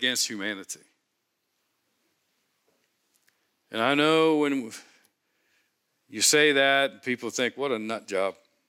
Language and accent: English; Cincinnati, Ohio, United States; Sherry and I grew up in Cincinnati.